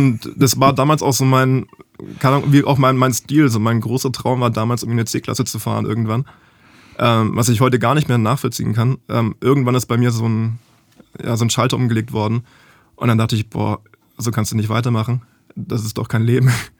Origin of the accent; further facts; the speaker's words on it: Hildrizhausen, Baden-Württemberg, Germany; Also ich komme also aus dem Böblinger Sindelfingerraum.